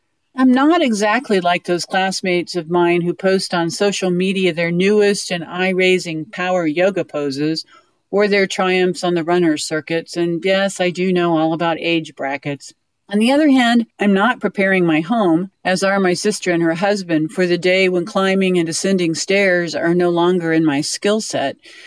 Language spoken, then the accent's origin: English; Dodge City, Kansas, United States; from Dodge City, Kansas.